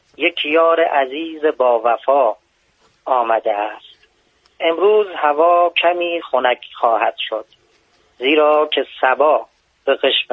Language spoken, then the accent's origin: Persian; Darab, Fars, Iran; من اصالتا فارسی هستم، داراب.